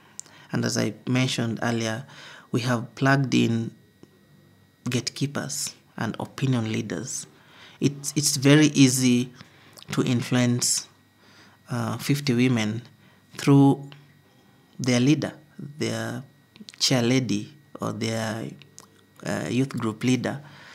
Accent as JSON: {"language": "English", "town": "Kibera", "region": "Nairobi", "country": "Kenya", "tie": "born or raised there", "said": "I was born and raised in Kibera slums."}